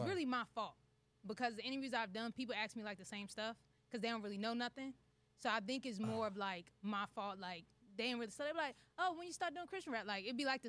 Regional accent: Fredericksburg, Virginia, United States; also born or lived in New York / North Carolina; So, like, I was born in New York, but when I was, like, 4, I moved to Virginia, then from Virginia to North Carolina.

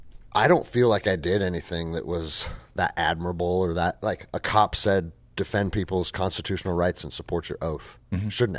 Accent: Seattle, Washington, United States; I mean, I grew up in Seattle. I was a little skater kid at 13 years old

